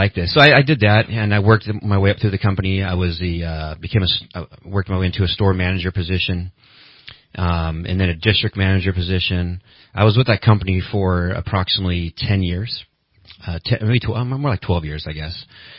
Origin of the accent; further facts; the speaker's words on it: Santa Rosa, California, United States; moved away as an adult; now in Redding, United States; I was born in Santa Rosa, California, and graduated high school there. And I was kind of your typical, Northern California guy.